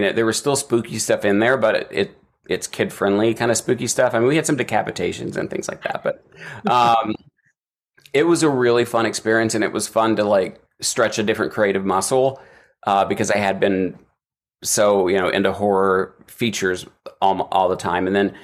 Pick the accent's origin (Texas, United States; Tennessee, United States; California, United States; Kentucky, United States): Kentucky, United States; I grew up in Eastern Kentucky. I'm like this 14-year-old hillbilly.